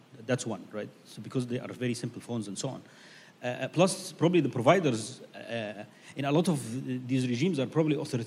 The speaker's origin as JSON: {"language": "English", "country": "Egypt", "second_language": "English", "said": "You know, I'm originally from Egypt."}